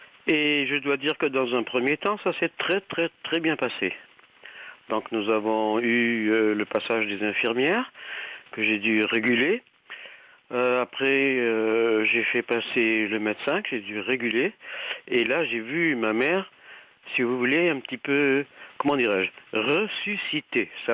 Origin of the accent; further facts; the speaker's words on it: Boulogne-Billancourt, Île-de-France, France; je suis de Paris, de Boulogne-Billancourt exactement